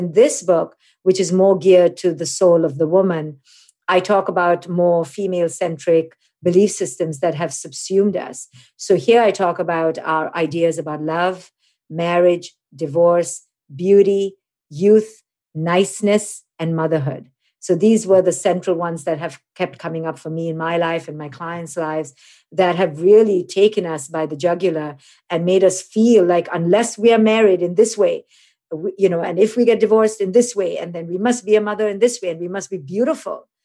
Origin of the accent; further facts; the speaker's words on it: India; I'm an Indian woman, which comes loaded with even more crap, to quote unquote disrupt the family system